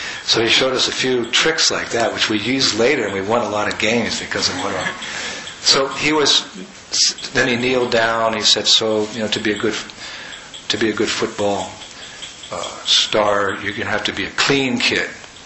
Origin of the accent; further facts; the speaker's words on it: San Francisco, California, United States; When I was a kid, we had a famous... I was from San Francisco. We had San Francisco 49ers.